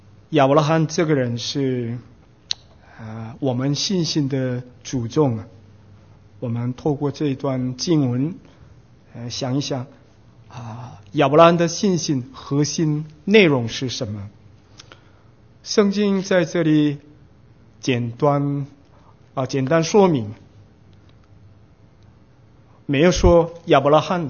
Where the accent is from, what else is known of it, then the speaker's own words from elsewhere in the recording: South Korea; Chinese is a second language; now in Taiwan; 我是韩国人，我在台湾宣教已经九年了